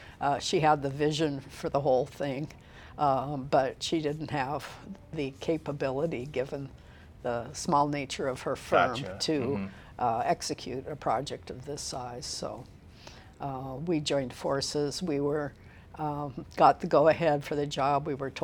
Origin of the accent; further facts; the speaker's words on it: Seattle, Washington, United States; also born or lived in Pittsburgh, United States; I lived in Seattle, grew up there. I wasn't born there, but my family is from that area. I was born in Pittsburgh when my dad was in graduate school at University of Pittsburgh.